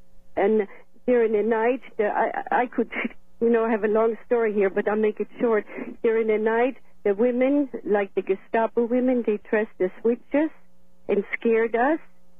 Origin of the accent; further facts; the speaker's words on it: Germany; now in Idaho, United States; I was born and raised in Germany. I was born right into the Second World War.